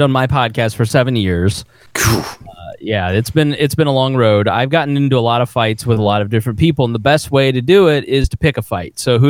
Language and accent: English; Indianapolis, Indiana, United States; It's a little chilly, but I'm from Indianapolis, and so, you know, we live in a perpetual state from late December to March, basically, of 2 inches of snow.